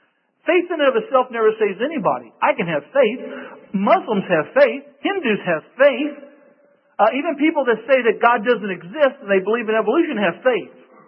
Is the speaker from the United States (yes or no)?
yes; Boonville, Missouri, United States; born there; I was born in 1958 on December 20th in a little hospital, St. Joseph Hospital in a little town called Boonville, Missouri.